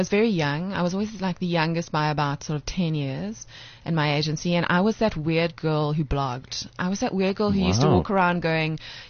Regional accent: Cape Town, Western Cape, South Africa; I'm from Cape Town, flown in for the festival

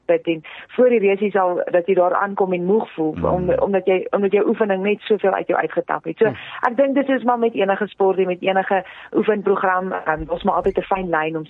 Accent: Free State, South Africa; gebore en groot geword daar in die Vrystaat, dit was definitief nie op my plan vir my toekoms nie

